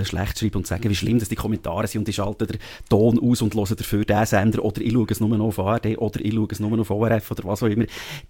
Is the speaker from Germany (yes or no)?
no; Bern, Switzerland; Und gut, ich bin nicht Zürcher, ich habe nicht die Animosität als Berner.